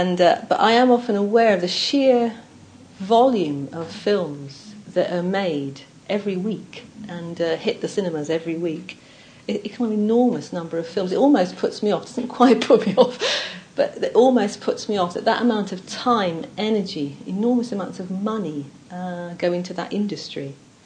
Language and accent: English; England, United Kingdom; I said, "No, I'm English."